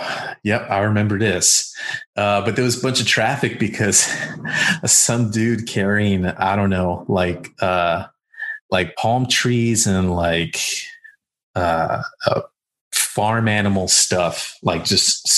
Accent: Miami, Florida, United States; But yeah, growing up in Miami in, you know, 80s and 90s, it was, I think it made places like, you know, what people think of like Compton and Watts and other tough areas look super tame.

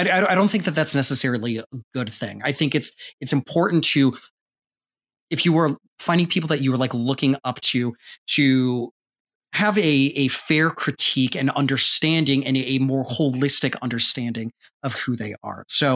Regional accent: California, United States; We only had 2. I'm from California.

